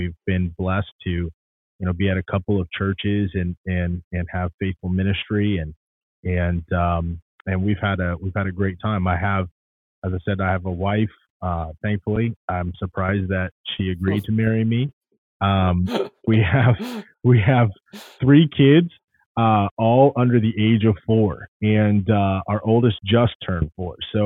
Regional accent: Tampa, Florida, United States; I grew up in the Tampa area. So I am a native Floridian, and I'm a pastor's kid.

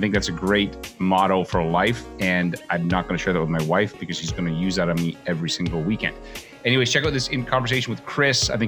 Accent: Thompson, Manitoba, Canada; born there; I was born in Manitoba.

